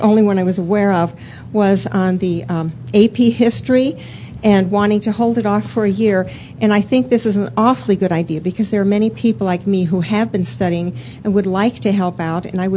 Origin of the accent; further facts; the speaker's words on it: Evergreen, Colorado, United States; I'm from Evergreen in Jefferson County.